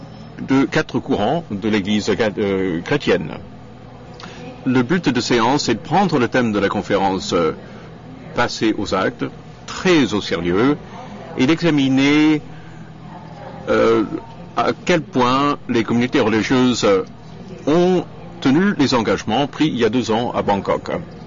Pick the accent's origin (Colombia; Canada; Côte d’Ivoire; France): Canada; Toronto, Ontario; je veux aussi le faire en tant que Canadienne et en tant que Torontoise.